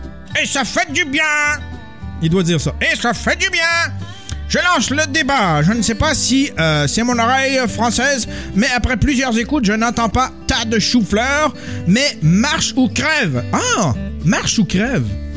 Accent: France; Je suis français et je n'ai jamais traversé l'Atlantique.

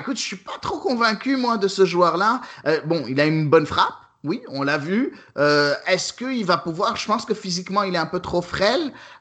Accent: Montreal, Quebec, Canada; vu qu'on est Montréalais, toi et moi.

